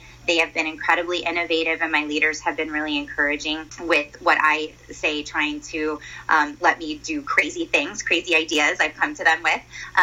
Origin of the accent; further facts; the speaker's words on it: Tampa, Florida, United States; But when my husband and I decided to head back to my hometown here in Tampa Bay